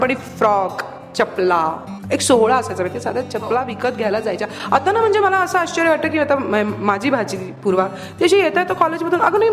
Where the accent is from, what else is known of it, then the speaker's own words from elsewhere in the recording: Borivali, Maharashtra, India; माझी शाळा विद्या विकास सभा बोरिवलीतच माझ्या घरापासून अगदी जवळ होती, दुसऱ्या मिनिटावर म्हणजे शाळेची बेल माझ्या घरी ऐकू यायची.